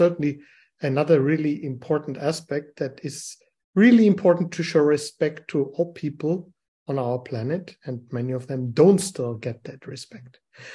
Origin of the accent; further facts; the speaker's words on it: Bonn, North Rhine-Westphalia, Germany; in my hometown in Bonn